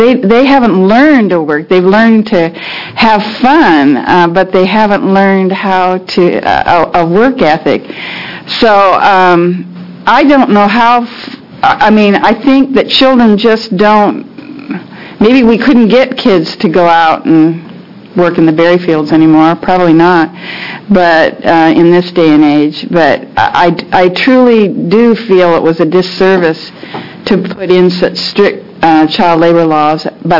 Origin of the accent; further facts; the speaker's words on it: Gresham, Oregon, United States; growing up in Gresham, you know, it used to be the strawberry capital of the world.